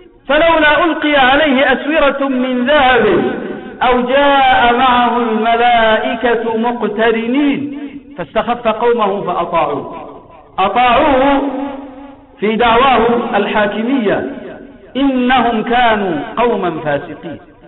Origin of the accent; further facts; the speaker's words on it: Yemen; عندنا في اليمن يريدون أن يعقدوا لنا مؤتمرا للحوار